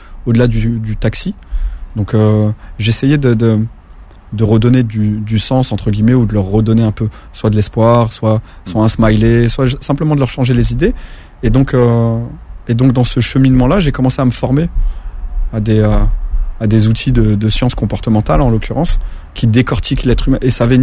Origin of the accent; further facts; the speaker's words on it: Paris, Île-de-France, France; je suis natif de Paris et j'ai passé ma vie entière à Paris